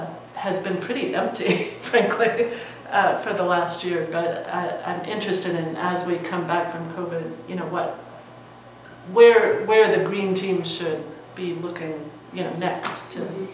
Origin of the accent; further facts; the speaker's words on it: Seattle, Washington, United States; I'm from Ballard, Seattle.